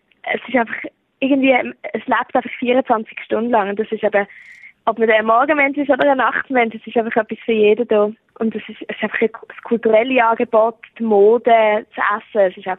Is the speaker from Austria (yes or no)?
no; Switzerland; now in New York, United States; Es ist witzig, die meisten Leute wissen gar nicht, dass ich Schweizerin bin. Ich habe irgendwie Englisch gelernt, als ich 10 war und ich habe eigentlich keinen Akzent.